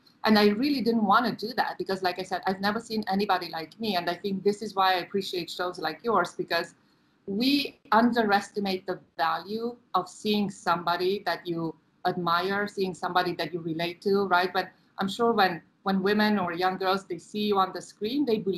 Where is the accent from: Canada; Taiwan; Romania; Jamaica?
Romania; so I was raised in Romania. I went to college there.